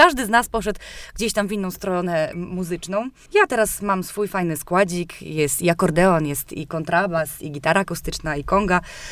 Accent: Gdynia, Pomeranian Voivodeship, Poland; now in Olsztyn, Poland; W 2004 roku przyjechałam tutaj z Gdyni do Olsztyna

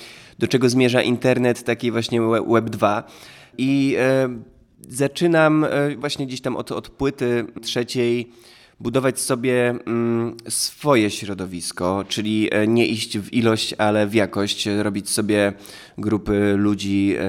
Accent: Suwałki, Podlaskie Voivodeship, Poland; Ja w ogóle lubię Olsztyn, gdyż pochodzę z Suwałk, więc tutaj często bywałem. Mimo, że nie jest to Podlasie, a bardziej Warmia, Mazury, to się czuję tu bardziej jak u siebie.

